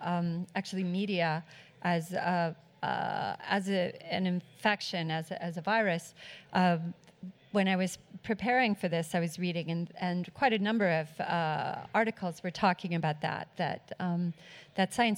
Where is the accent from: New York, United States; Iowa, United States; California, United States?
Iowa, United States; Not Iowa. I grew up in Iowa.